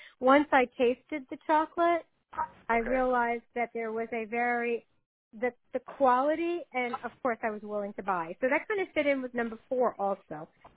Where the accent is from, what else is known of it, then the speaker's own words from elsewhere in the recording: New York, United States; now in Oklahoma, United States; I'm a New Yorker who lives in Oklahoma.